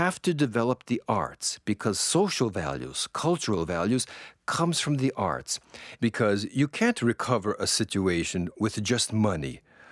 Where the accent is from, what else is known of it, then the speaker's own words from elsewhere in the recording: Jessup, Pennsylvania, United States; now in Cambuquira, Brazil; the same size as the town where I grew up in Jessup, Pennsylvania.